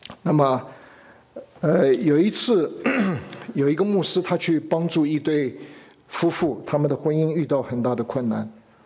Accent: China; 我们中国人最怕讲罪，一听到罪就很反感。

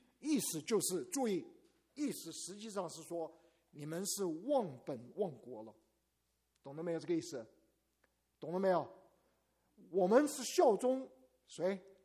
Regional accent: Taiwan; 咱们都是中国人，虽然你国内大陆来的，我台湾来的，咱们都是中国人

